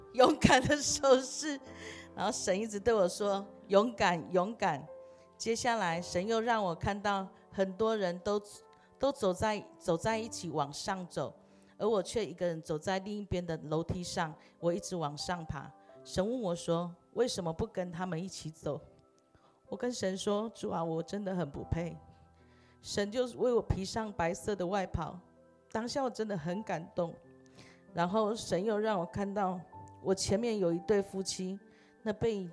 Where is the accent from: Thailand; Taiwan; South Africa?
Taiwan; 我从台湾来朝见你